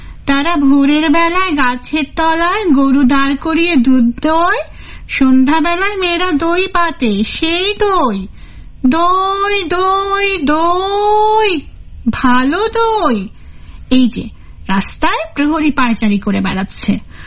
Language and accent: Bangla; Naogaon, Rajshahi Division, Bangladesh; নওগাঁর কথাটা যখন বলি তখন আমার খুব ভালো লাগে, কারণ আমার দেশের বাড়ি নওগাঁ।